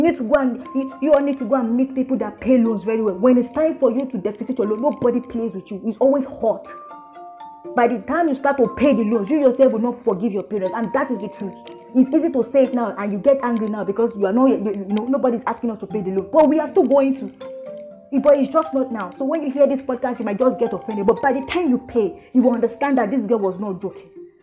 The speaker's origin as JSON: {"language": "English", "country": "Nigeria", "said": "As a Nigerian youth, I know my right and I know how much your father or your mother has stolen that is funding your lifestyle."}